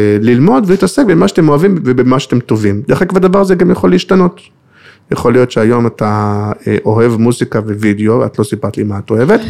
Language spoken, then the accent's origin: Hebrew; Kfar Saba, Central District, Israel; אני גדלתי בכפר סבא